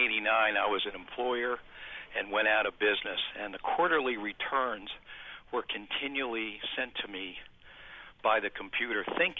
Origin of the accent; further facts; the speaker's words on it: Washington, District of Columbia, United States; I'm from Washington, D.C., mm-hmm.